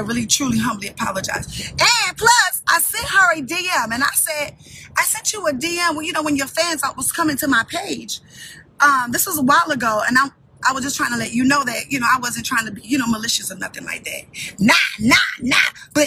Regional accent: Baltimore, Maryland, United States; First of all, I'm from Baltimore. We're not going to do that.

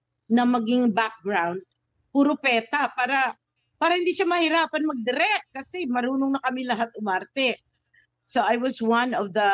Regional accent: Iloilo, Western Visayas, Philippines; So sa Iloilo ako lumaki ng elementary.

